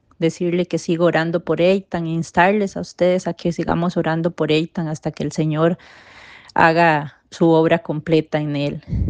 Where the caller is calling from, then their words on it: Costa Rica; de Costa Rica